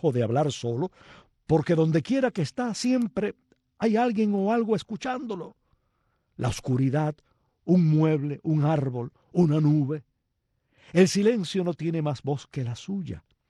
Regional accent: Cuba; no somos pocos los cubanos que hablamos solos

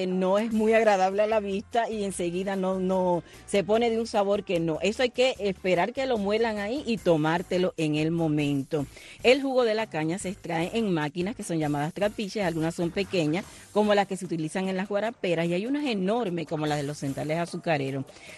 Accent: Urbano Noris, Holguín, Cuba; porque en mi pueblo Urbano Noris es uno de los centrales que ha quedado produciendo la caña de azúcar todavía.

